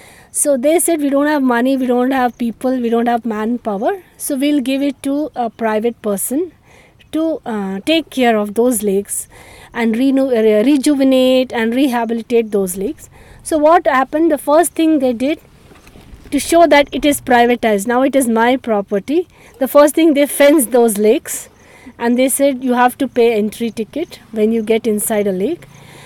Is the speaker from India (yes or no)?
yes; Bhopal, Madhya Pradesh, India; So I am born and brought up in Bhopal, that's in Madhya Pradesh.